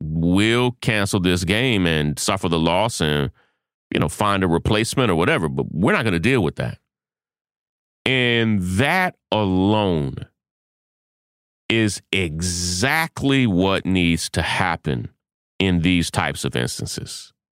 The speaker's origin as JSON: {"language": "English", "region": "Kentucky", "country": "United States", "said": "I'm from Kentucky, so yeah, you know, you just have to understand where I come from."}